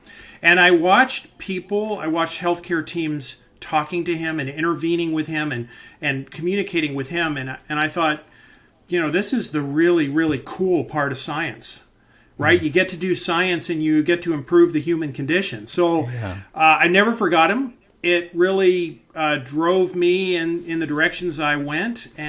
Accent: Virginia, United States; So, you know, I'm from a middle-class family. I was a kid from Virginia.

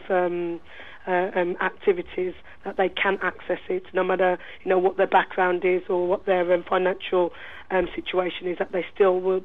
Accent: Wolverhampton, West Midlands, United Kingdom; Came back from London. I'm originally from Wolves.

